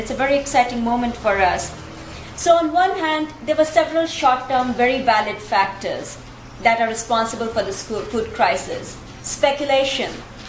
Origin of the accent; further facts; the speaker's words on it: India; when I was growing up in India